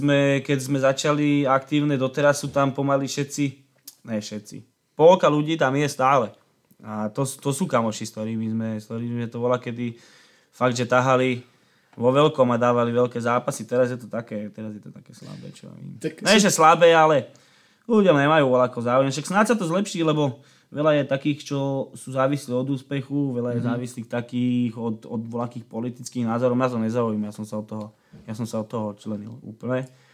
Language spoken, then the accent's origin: Slovak; Trnava, Trnava Region, Slovakia; to sú legendy u nás v Trnave